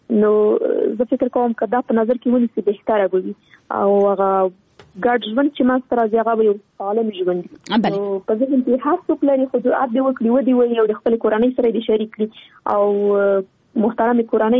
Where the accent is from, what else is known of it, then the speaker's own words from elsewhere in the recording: Afghanistan; زه خو شخصا په جګړه کې پیدا شوی یم، دا په جګړه کې را لوی شولم